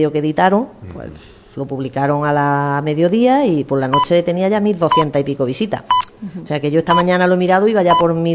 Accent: Fuente Toja, Spain; born there; yo soy tojeña vamos, que nací en Fuente Toja, que no me fui ni a nacer a un hospital, nací en mi casa en Fuente Toja.

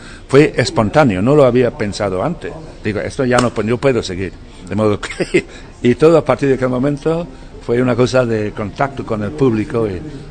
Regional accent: Dublin, Leinster, Ireland; Spanish is a second language; yo soy de Dublín, tuve la suerte de empezar a aprender el idioma con 20 años en un colegio de Dublín. Yo ya sabía francés

